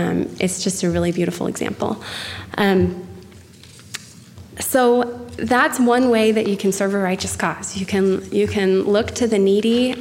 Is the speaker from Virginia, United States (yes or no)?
yes; Virginia, United States; he's a man who was in my ward growing up in Virginia.